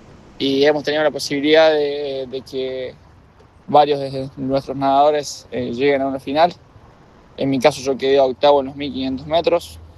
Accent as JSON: {"language": "Spanish", "town": "Ucacha", "region": "Córdoba", "country": "Argentina", "said": "representar a Ucacha, a mi pueblo, a Río Cuarto, a la Argentina"}